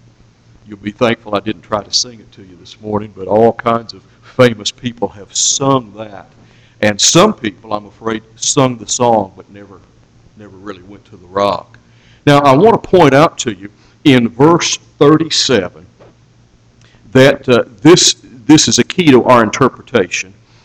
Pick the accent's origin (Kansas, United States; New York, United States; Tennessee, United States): Kansas, United States; And I was raised in the West, at least the Midwest. I was raised out on the flat plains of Kansas